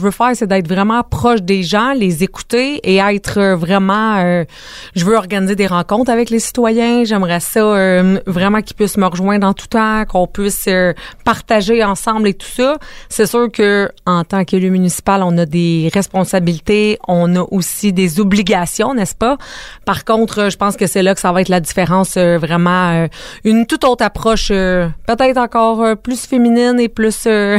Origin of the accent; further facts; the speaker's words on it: Saint-Ambroise-de-Kildare, Quebec, Canada; born there; Moi, je suis née à Saint-Ambroise-de-Kildare il y a maintenant 42 ans, n'est-ce pas? Donc, j'habite toujours dans la maison de mes ancêtres.